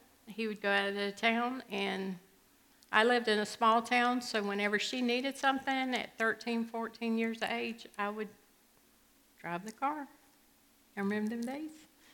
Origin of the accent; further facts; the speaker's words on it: Warner Robins, Georgia, United States; born there; I was born in Warner Robins. My mother and father were in the civil service. They moved around a lot.